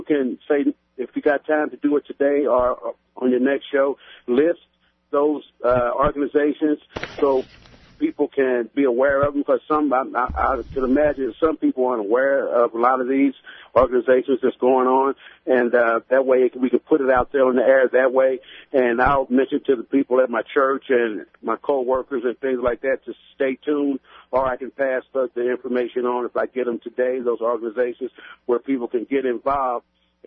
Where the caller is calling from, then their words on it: Kansas, United States; I'm calling from Wyandotte County, Kansas.